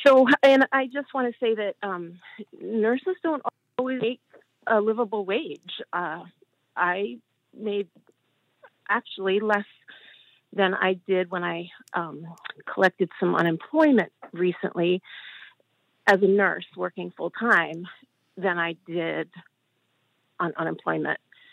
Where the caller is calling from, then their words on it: Milton, Vermont, United States; Hi, I'm actually from Milton.